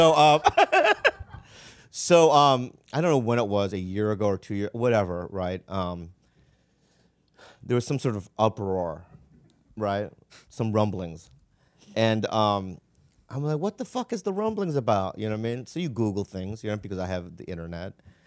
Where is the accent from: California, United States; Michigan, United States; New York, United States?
California, United States; San Diego; born there; before I'm anything, I'm an American. It doesn't look, feel like it or look like it, mm-hmm. but that's what I am. I was born in San Diego, Sharps Hospital, 1971.